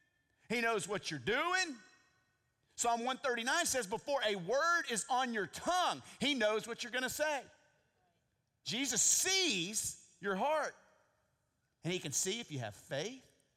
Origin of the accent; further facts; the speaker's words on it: Texas, United States; And they said, we're originally from Texas. I said, I'm from Texas.